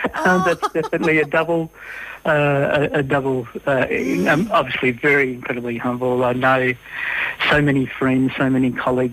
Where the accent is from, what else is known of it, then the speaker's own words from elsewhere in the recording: Northern Territory, Australia; I suppose it's sort of growing up in the Territory and, you know, like many people's sort of history is part of the Territory. So my family really goes back to the old telegraph days.